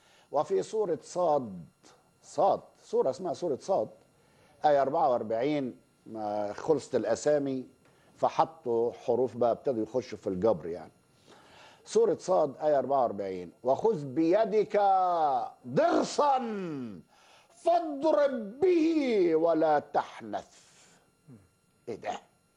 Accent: Egypt; أنا راجل مصري يعني وبنتكلم

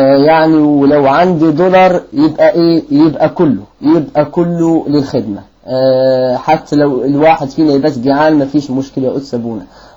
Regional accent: Morocco; لا انا مغربي، انا مغربي يعني ونتكلم بالمغربيه تكون احسن لكي لا يكون تشكيك

